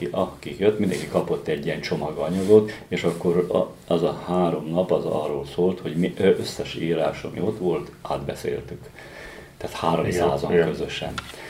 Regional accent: Dunajská Streda, Trnava Region, Slovakia; also born or lived in Šamorín; Én ugye Dunaszerdahelyen születtem, itt éltem addig mindig, illetve egy ideig éltem Somorján is, Bajkai Mikinél albérletben

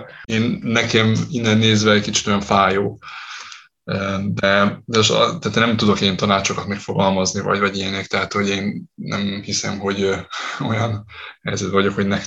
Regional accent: Vojvodina, Serbia; mi 13% vagyunk az utolsó népszámlálás alapján itt Vajdaságban.

